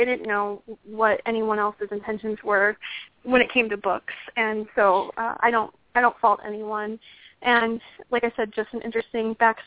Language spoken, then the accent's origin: English; Arizona, United States; And then all over my home state in Arizona, her book was at my grocery store and at Costco